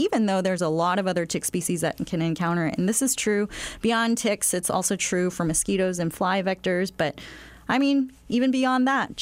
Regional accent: Texas, United States; I'm from Texas, so I get a lot of questions about this from my friends from Texas.

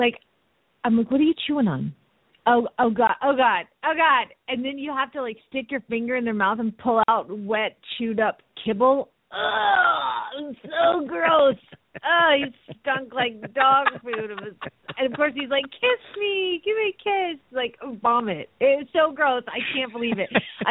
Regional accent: Phoenix, Arizona, United States; from Phoenix, Arizona

